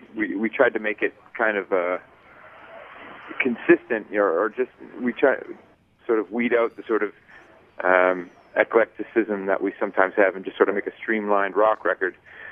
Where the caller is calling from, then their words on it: New York City, New York, United States; New York City.